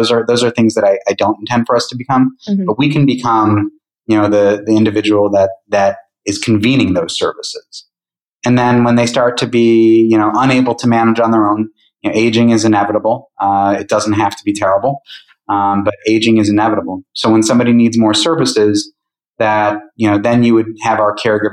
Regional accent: Great Lakes, United States; So, like, I grew up on the Great Lakes between Chicago and Rochester.

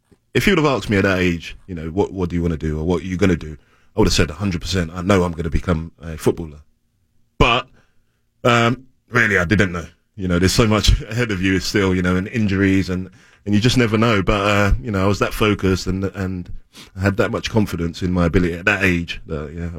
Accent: London, United Kingdom; I grew up in East London, which is only probably half an hour, 30 minutes away from North London.

